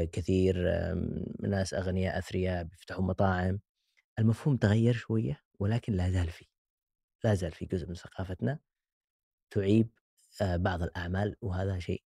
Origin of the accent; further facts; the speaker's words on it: Yemen; ما فيش مكانه الشيف اللي زي اي مكان في العالم عندنا في اليمن.